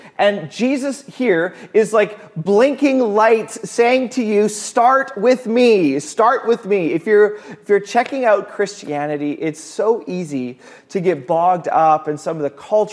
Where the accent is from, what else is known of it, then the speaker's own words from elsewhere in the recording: Canada; there's something about being a Canadian that we're skeptical about anybody radical or anybody like this is the way forward